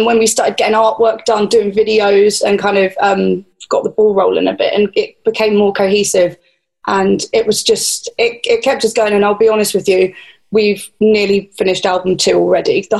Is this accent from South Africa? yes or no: no; England, United Kingdom; I'm English